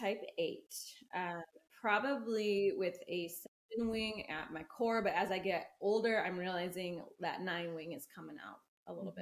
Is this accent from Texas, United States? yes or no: no; Michigan, United States; I was born and raised in Michigan. Hopefully most of the accent is gone, but you never know. Could still very much be there.